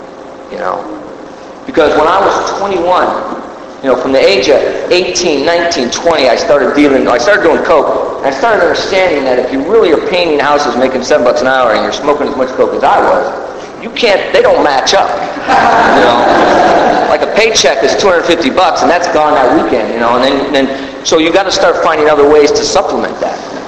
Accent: Stockton, California, United States; I grew up in California. I grew up in a town called Stockton, California.

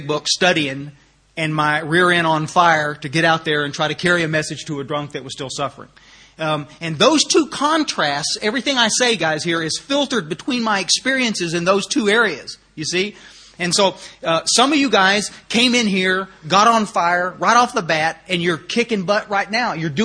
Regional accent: Texas, United States

